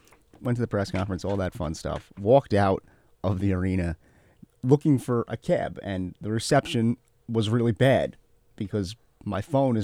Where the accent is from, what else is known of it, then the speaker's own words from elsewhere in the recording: New York, United States; Well, I'm from New York.